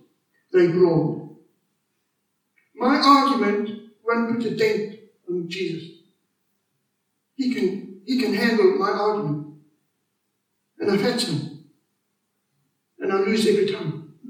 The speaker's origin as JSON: {"language": "English", "country": "South Africa", "tie": "born or raised there", "said": "I'm a South African. I grew up in a racist society. I grew up in a white culture."}